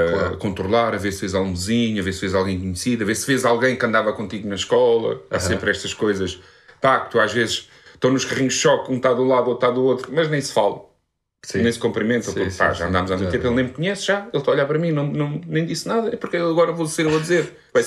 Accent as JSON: {"language": "Portuguese", "country": "Portugal", "said": "sou português."}